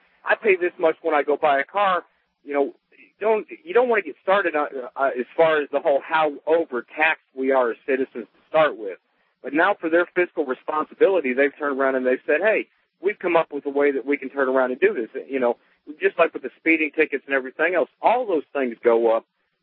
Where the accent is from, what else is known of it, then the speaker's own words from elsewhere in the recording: Chicago, Illinois, United States; And now, originally I come from Chicago, and, you know, they were everywhere out there.